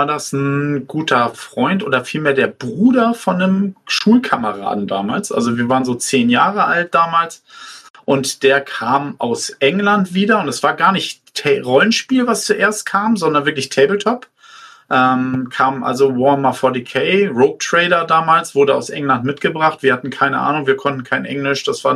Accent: Lentförden, Schleswig-Holstein, Germany; komme aus Lentförden in Schleswig-Holstein, bin jetzt 48 Jahre alt, verheiratet, zwei Kinder

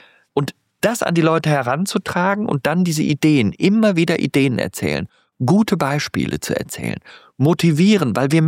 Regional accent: Bonn, North Rhine-Westphalia, Germany; ich bin in Bonn aufgewachsen. Das war also sehr nah am Rhein dran.

